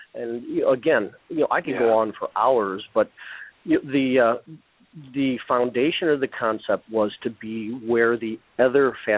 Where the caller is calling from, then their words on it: St. Louis, Missouri, United States; St. Louis. It's a balmy 6 degrees here today.